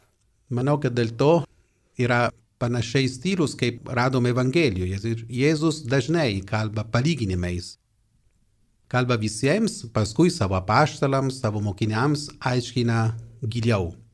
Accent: Turin, Piedmont, Italy; born there; Lithuanian is a second language; esu italas, esu salizietis ir iš tos pačios gimtinės, gimęs Turine, kaip Bruno Ferrero.

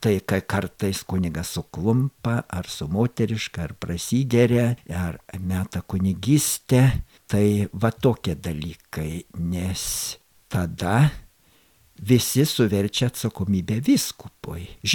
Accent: Aukštaitija, Lithuania; knygnešių daugiausia buvo aukštaičių, mano gimtojo krašto, juk ir dabar netoli Panevėžio yra knygnešių muziejus

